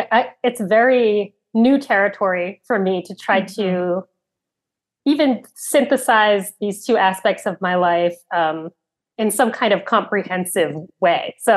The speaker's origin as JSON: {"language": "English", "town": "Brooklyn", "region": "New York", "country": "United States", "tie": "born or raised there", "also_born_or_lived": "New Jersey", "said": "So I was born in Brooklyn, and my parents left Brooklyn and moved to New Jersey, about 45 minutes out of the city."}